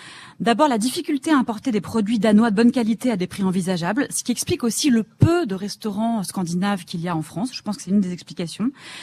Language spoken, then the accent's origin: French; Sweden; On fait la même chose d'ailleurs chez moi en Suède